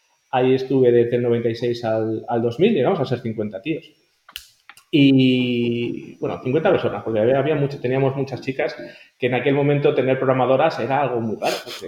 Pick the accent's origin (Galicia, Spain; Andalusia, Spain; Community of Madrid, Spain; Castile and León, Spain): Community of Madrid, Spain; Madrid; yo soy de Madrid, nací en Madrid y siempre me he criado aquí.